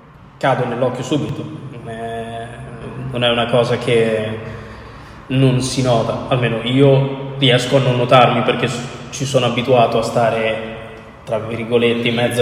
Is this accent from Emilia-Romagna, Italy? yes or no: yes; Lugo, Emilia-Romagna, Italy; born there; now in Renazzo, Italy; Sono nato a Lugo, in provincia di Ravenna, il 15 dicembre del 2003. Adesso abito a Renazzo, cioè un pochino fuori Renazzo, e frequento la scuola Futura